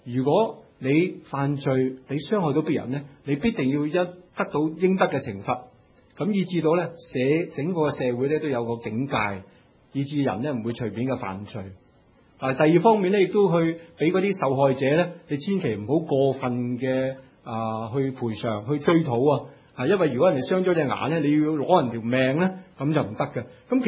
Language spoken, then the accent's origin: Cantonese; China; 就好似我哋中国人咧话咧，系有仇不报非君子。